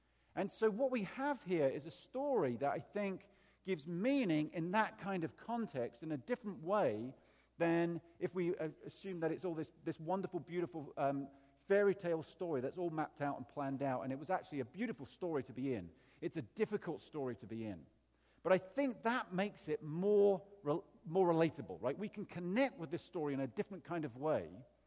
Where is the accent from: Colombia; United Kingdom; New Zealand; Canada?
United Kingdom; England; And, you know, I come from England.